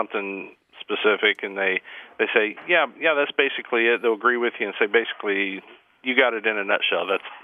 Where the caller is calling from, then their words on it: Anderson, Indiana, United States; Hey, I'm calling from Anderson, Indiana.